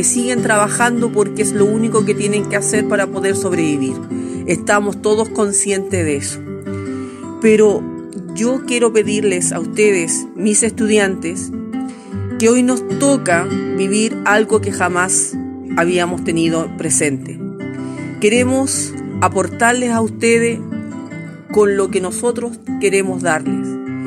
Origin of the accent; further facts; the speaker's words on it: Chile; Nosotros como chilenos también nos hemos enfrentado a esta gran, gran catástrofe que estamos viviendo.